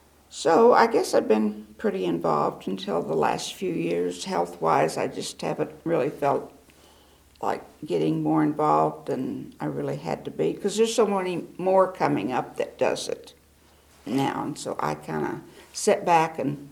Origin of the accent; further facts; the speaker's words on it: Heber Springs, Arkansas, United States; also born or lived in San Diego; I had moved from San Diego, even though I am from Arkansas, but it was closer from, I was born in Dresco. So I was, as a child, I was from Heber Springs. So I really didn't know people over here.